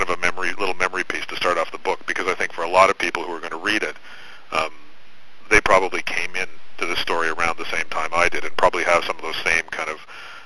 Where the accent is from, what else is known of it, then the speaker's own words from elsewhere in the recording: Hamilton, Ontario, Canada; I grew up in Hamilton